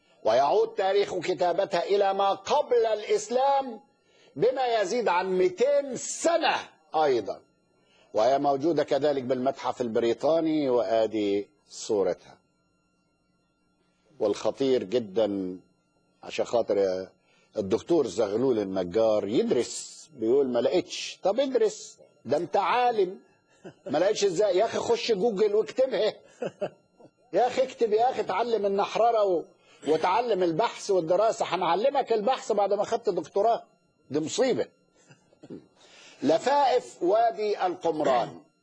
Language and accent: Arabic; Egypt; طيب نأتي الى المخطوطة السينائية التي اكتشفت في دير سانت كاترين بسينا عندنا في مصر